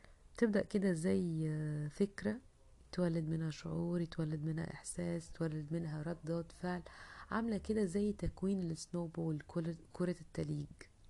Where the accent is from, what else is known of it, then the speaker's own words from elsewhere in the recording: Egypt; بتحس انه في لقطة كده احنا مصريين دايما بيقولك يعني ايه